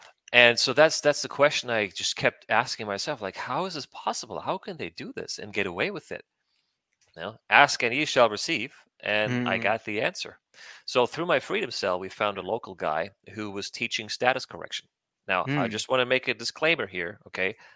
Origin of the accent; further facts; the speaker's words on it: Rödermark, Hesse, Germany; So I was born and raised in Germany in a small town called Reudermark Urberach.